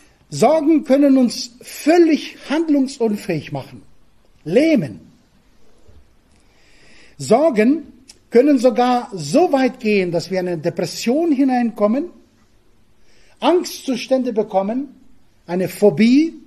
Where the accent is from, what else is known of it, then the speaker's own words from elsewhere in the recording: Crete, Greece; German is a second language; von Piräus nach Kreta, wo ich herkomme.